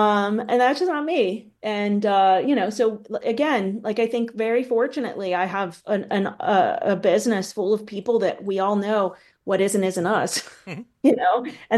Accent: East Pittsburgh, Pennsylvania, United States; So I grew up in East Pittsburgh, which is above Braddock, and I went to the same Catholic grade school that my dad and all his brothers and sisters went to. So, Pittsburgh upbringing, then Catholic high school

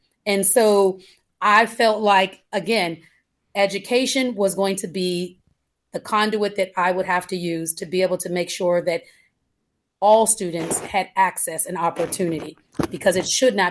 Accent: Pittsburgh, Pennsylvania, United States; moved away; I grew up in East Liberty, the Larmer Avenue, which has been revitalized at this point.

